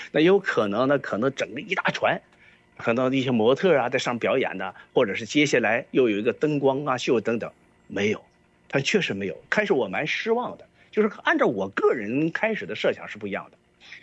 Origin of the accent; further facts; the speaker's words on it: United States; 我来到巴黎之后，我体验到了巴黎人和我们美国人是一个巨大的差别